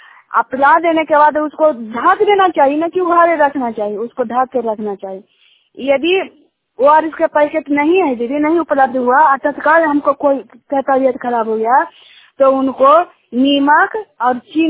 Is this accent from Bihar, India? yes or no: yes; Bihar, India; नालंदा जिला का निवासी हूँ।